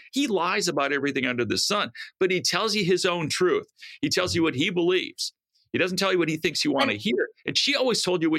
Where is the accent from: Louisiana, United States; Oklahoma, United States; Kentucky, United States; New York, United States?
Kentucky, United States; and it's my home state. I'm a Kentucky boy